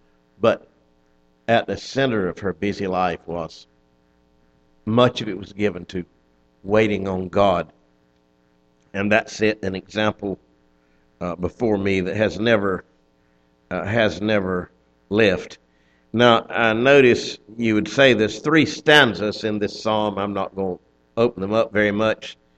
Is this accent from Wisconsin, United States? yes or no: no; Lumberton, North Carolina, United States; also born or lived in Moore County; I remember I was brought up in the summers in Moore County. I was born in Lumberton, was there school time in the winter with my parents, and was at my father's home, my grandparents' old home, the Blue Place